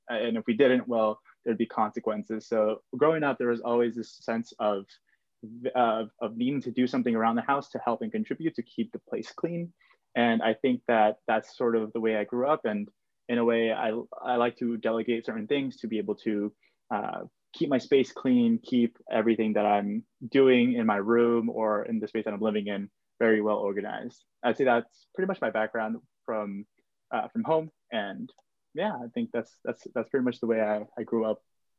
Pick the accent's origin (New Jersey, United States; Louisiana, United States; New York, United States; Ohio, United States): New York, United States; Queens; I'm from Queens, New York.